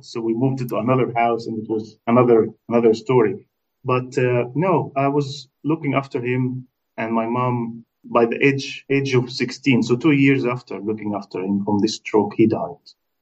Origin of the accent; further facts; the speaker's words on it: Alexandria, Alexandria Governorate, Egypt; I grew up in Egypt in a city called Alexandria. It's a beautiful coastal city where you can see some parts of the Roman Empire still exist underwater.